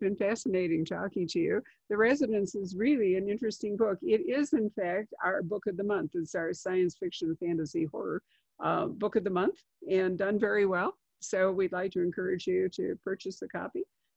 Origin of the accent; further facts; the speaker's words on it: Chicago, Illinois, United States; now in Phoenix, United States; And I'm from Chicago. So north of Chicago, which is much more like Toronto than Phoenix.